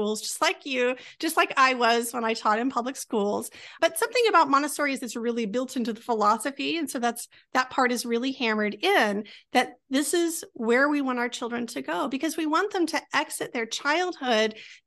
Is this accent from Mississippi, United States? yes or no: no; California, United States; born there; A hospital near the Redwoods. Yes, up in Northern California before we moved.